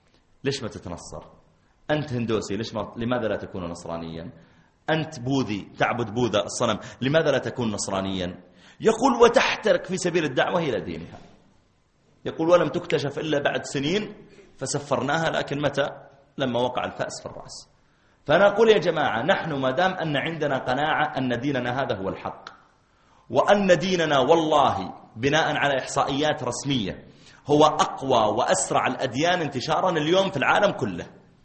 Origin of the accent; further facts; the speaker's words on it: Mecca, Makkah Province, Saudi Arabia; قلت لا أنا من السعودية، أنا من مكة، تعرف مكة؟